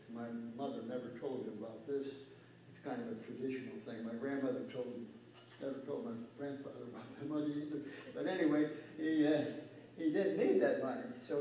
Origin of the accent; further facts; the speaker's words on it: Illinois, United States; My brother and I were raised near Lake Michigan, and we were always at the Museum of Science and Industry whenever we could.